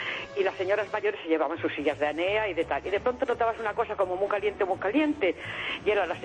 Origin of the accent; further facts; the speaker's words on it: Valverde de Júcar, Castilla-La Mancha, Spain; yo soy de Valverde de Júcar, de la provincia de Cuenca. Y yo me acuerdo que de muy chica en mi pueblo eran todos muy toreros.